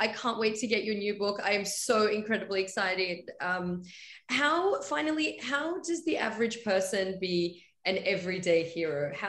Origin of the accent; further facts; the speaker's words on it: Afghanistan; So I'm originally from Afghanistan.